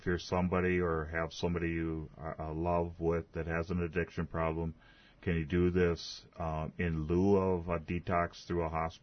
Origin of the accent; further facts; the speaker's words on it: United States; Can you explain to us what Oriental medicine is versus what I'm familiar with in growing up in the United States?